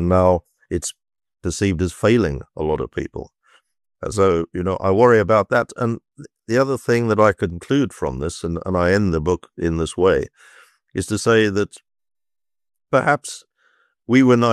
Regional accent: South Africa; now in United Kingdom; being a British subject now rather than a South African one

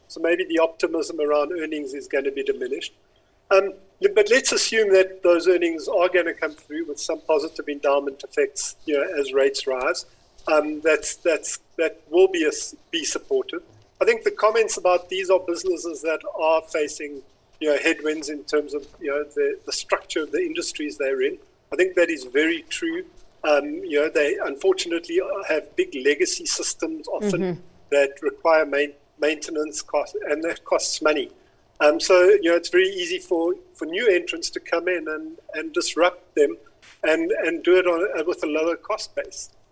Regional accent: South Africa; I think as a South African investor, it is giving you rand hedge exposure.

